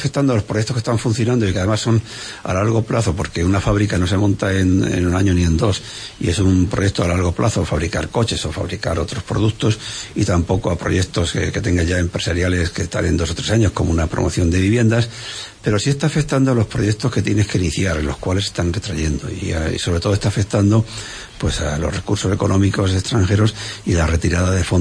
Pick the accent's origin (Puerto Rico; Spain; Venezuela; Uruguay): Spain; los propios que somos de aquí de España